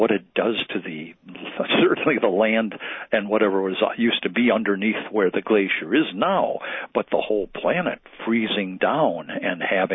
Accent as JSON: {"language": "English", "region": "Wisconsin", "country": "United States", "tie": "born or raised there", "said": "I mentioned I grew up in Wisconsin. I have a rock right here in front of me that I dug out of the stone quarry a mile from my boyhood home"}